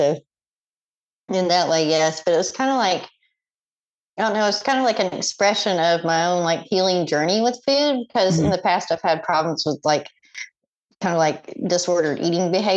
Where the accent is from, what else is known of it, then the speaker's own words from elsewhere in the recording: Arizona, United States; also born or lived in Southern United States; I'm from the South. I grew up poor in Arizona and then in the South, like, I cook like a poor person.